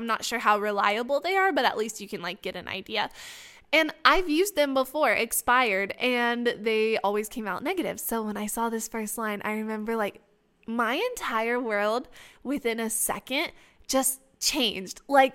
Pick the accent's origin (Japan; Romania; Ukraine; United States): Romania; if you've seen in my previous episode about growing up in Romania, they have a foundation here